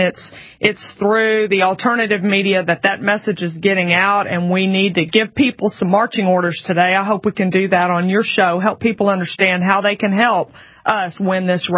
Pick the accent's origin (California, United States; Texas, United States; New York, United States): Texas, United States; Beeville; I born and raised in South Texas. Daddy worked for the phone company. Mom was a stay-at-home mom. Four kids in my family. Husband and I both went to public school in Beeville, Texas.